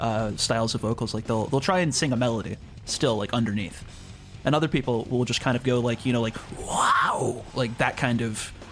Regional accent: Portland, Oregon, United States; I grew up with this stuff. I'm originally out from the West Coast. I'm from Portland, Oregon.

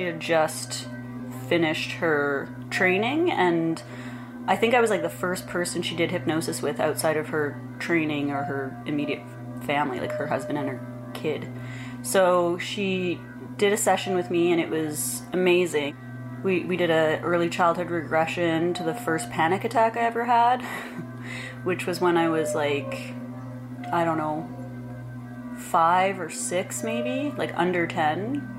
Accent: Regina, Saskatchewan, Canada; my best friend from my hometown in Regina

